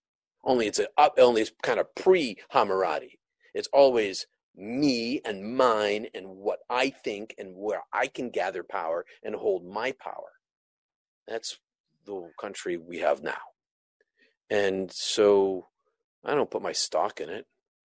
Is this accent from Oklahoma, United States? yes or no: no; Maine, United States; And you know, I'm from Maine.